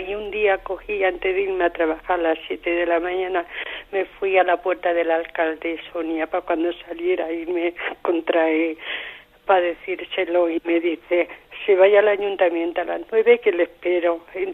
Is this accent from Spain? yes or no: yes; Trujillo, Extremadura, Spain; now in Zaragoza, Spain; Trujillo, pero vivo aquí en Zaragoza